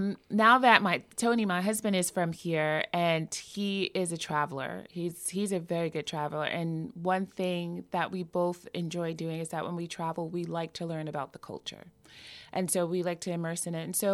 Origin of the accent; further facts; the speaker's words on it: New York City, New York, United States; I'm a native New Yorker. I'm from the Lower East Side. Got this.